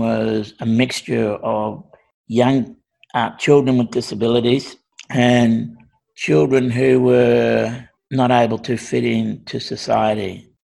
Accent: Cherbourg, Queensland, Australia; born there; I was born in Cherbourg in 1960.

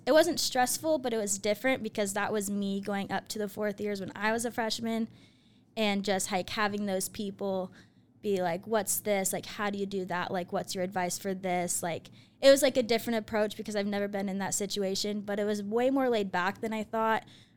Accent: Tacoma, Washington, United States; now in Boise, United States; I am also originally from Tacoma, Washington. And I came to Boise for also the cheer team.

